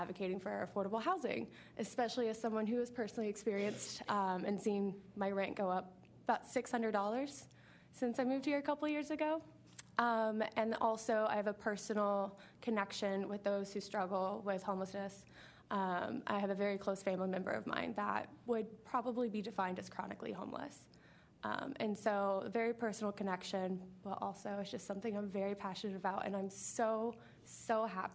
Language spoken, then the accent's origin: English; Little Rock, Arkansas, United States; I'm from Little Rock, Arkansas. I've lived there my whole life, and I went to the University of Arkansas for both my bachelor's and my master's.